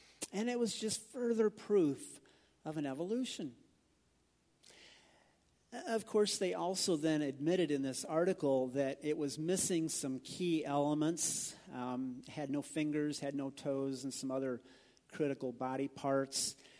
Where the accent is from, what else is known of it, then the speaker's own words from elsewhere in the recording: Midwest, United States; But I grew up back in the Midwest, and there were billions upon billions upon billions of snowflakes.